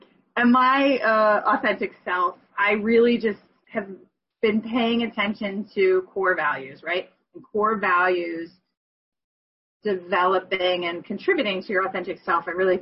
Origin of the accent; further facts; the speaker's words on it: Connecticut, United States; also born or lived in California; I lived in California for 21 years. I grew up in Connecticut.